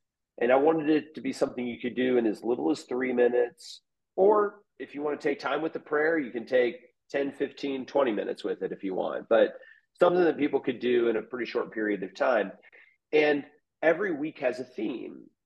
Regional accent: Missouri, United States; As you said, I grew up in Missouri, spent most of my life here

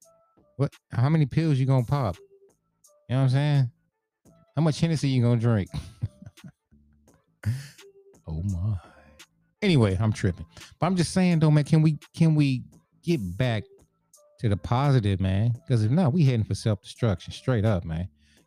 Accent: the South, United States; now in Florida, United States; Shit, I'm from the South, man. I'm down here in Florida, man.

